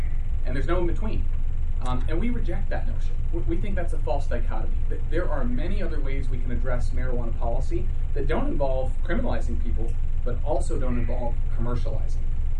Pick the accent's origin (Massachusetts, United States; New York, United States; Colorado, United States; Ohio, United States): Colorado, United States; Denver; also born or lived in Chicago; So I'm from Denver, Colorado. I was born in Chicago, but raised the vast majority of my life in Denver.